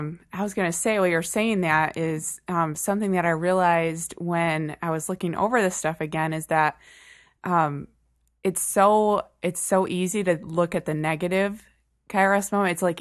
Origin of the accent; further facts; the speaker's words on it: Michigan, United States; Well, I am from Michigan